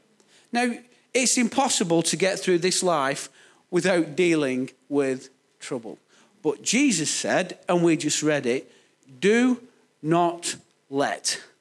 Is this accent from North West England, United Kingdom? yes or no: yes; Bolton, North West England, United Kingdom; I'm from Bolton